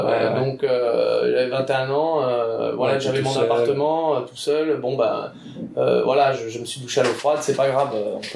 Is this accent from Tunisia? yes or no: no; Poindimié, North Province, New Caledonia; born there; Sachant que je suis né à Poindimier, mes parents étaient instits sur Poindimier, donc c'était une commune où j'avais un attachement quand même.